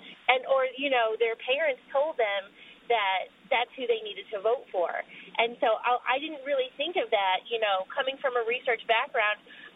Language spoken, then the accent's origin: English; New York, United States; now in Columbia, United States; Yeah, I live in Columbia, South Carolina. I'm from New York, but I go to school here now.